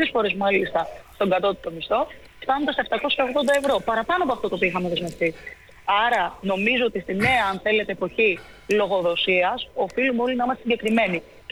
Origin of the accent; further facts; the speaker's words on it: Greece; οι γενιές ανθρώπων οι οποίοι μεγαλώσαμε στην Ελλάδα